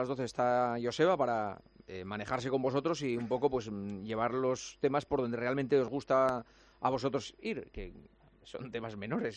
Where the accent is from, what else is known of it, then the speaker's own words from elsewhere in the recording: Seville, Andalusia, Spain; es que yo soy de Sevilla y yo creo que soy de Manhattan